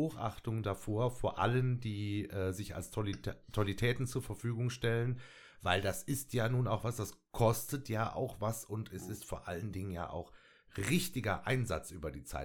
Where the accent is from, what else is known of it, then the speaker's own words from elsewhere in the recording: Fulda, Hesse, Germany; Ich bin tatsächlich gebürtige Fulda Jung, okay. Ja. Mit dem Dialekt hapert es ein bisschen, den kann ich nicht wirklich, immer nur so einzelne Auszüge oder mal Wörter.